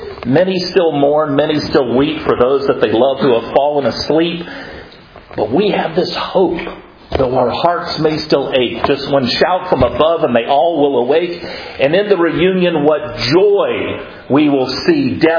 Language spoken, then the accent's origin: English; Florida, United States; the person on the other end of the phone was an old family friend from my hometown. in North Florida, 750 miles away